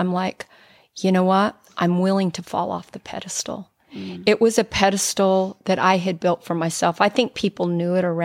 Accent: Utah, United States; But yeah, I was born and raised in Utah.

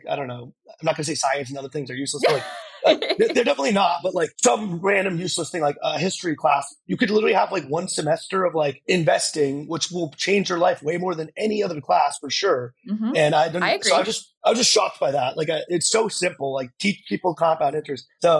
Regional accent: Tucson, Arizona, United States; because I grew up in Tucson, Arizona.

